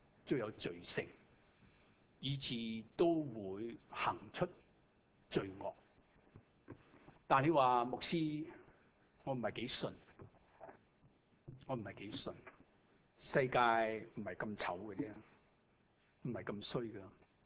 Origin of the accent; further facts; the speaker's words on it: Shanghai, China; 我系上海人，你知道系咪啊